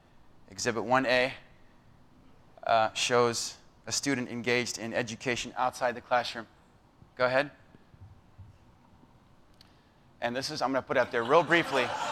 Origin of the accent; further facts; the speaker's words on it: South Africa; now in United States; I am a South African American, having immigrated from SA initially in 83 and then permanently in 1987.